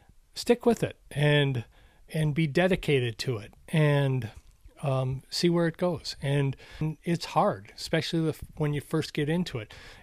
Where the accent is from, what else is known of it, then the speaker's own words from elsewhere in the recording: Minnesota, United States; also born or lived in Arizona; when I grew up in Minnesota, I played hockey, played football, tried baseball, didn't like it, a lot of standing around. So that was just my opinion. And then when we moved to Arizona